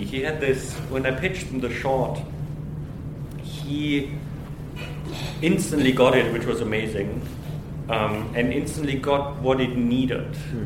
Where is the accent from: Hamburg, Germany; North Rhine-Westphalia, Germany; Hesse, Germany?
Hamburg, Germany; English is a second language; where I grew up in Germany, in Hamburg, in the north, it rains a lot. Like, it's known for being overcast 80% of the year.